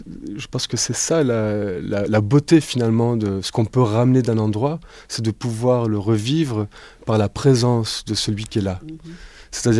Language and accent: French; Switzerland; Bon, moi, je suis suisse, donc je n'ai pas du tout la même...